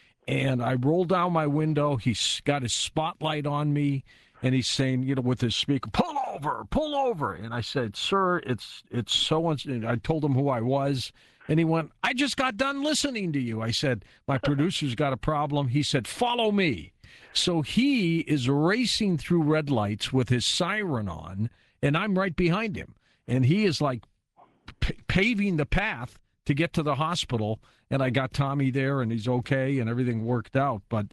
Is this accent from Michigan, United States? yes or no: yes; Detroit, Michigan, United States; I'm from Detroit, like you are.